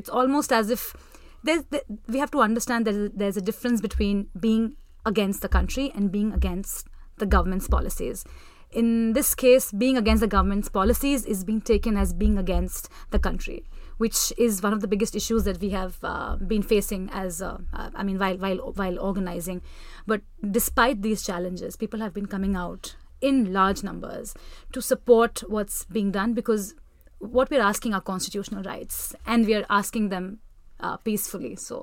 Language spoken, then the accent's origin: English; India; As an Indian Muslim woman, I've been facing this more than I have ever faced this.